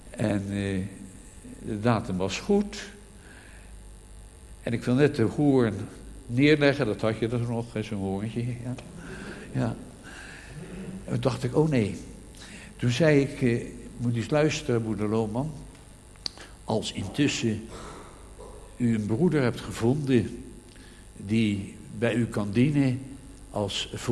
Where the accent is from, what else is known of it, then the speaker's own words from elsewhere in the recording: Amsterdam, North Holland, Netherlands; U kent me niet, ik kom uit Amsterdam.